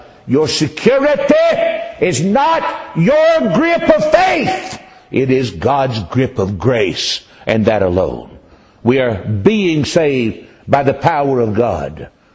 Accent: North Carolina, United States; born there; it says I was born in Bladen County, North Carolina, June 10th, 1950.

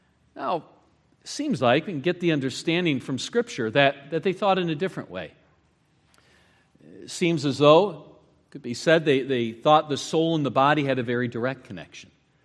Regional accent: United States; born there; I was born into a Christian family. I was born in America.

